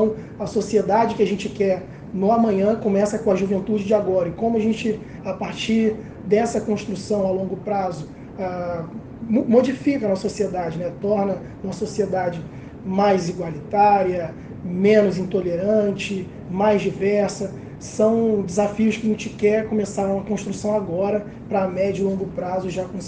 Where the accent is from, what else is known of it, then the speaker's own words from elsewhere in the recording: Rio de Janeiro, Brazil; apesar de ter nascido e crescido na Cidade de Deus, eu tive, muito jovem, um grande privilégio, né?